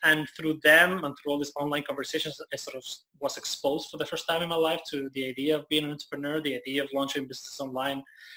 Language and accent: English; Buenos Aires, Argentina; I was living in Buenos Aires. I'm from Argentina. So I was living in Buenos Aires